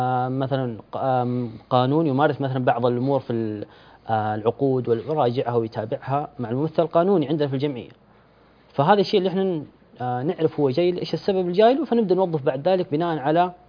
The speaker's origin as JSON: {"language": "Arabic", "country": "Saudi Arabia", "said": "الشعب يعني عندنا في السعودية"}